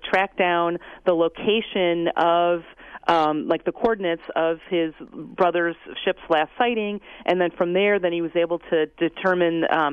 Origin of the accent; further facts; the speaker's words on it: Milwaukee, Wisconsin, United States; I grew up here in Milwaukee, and I consider myself a native